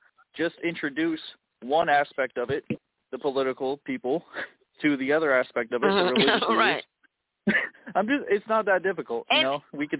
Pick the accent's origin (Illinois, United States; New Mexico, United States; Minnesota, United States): Illinois, United States; One is that I'm from Illinois, and four out of our last six governors went to prison for corruption.